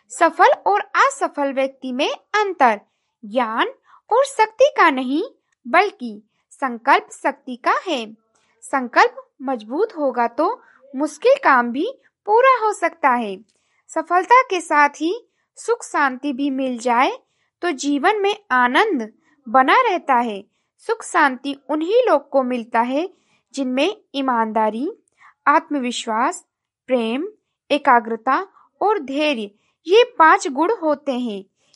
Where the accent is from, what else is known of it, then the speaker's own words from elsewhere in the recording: Uttar Pradesh, India; और मैं गोंडा जिले से हूँ।